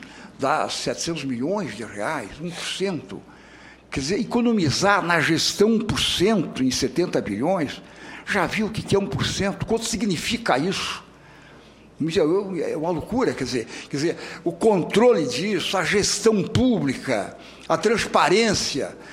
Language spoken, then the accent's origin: Portuguese; Santa Catarina, Brazil; Eu, como catarinense, é difícil estar aqui às segundas-feiras.